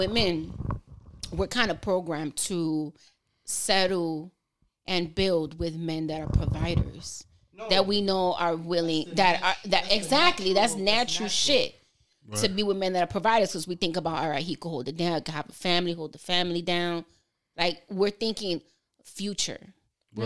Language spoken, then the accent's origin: English; New York, United States; I'm from New York.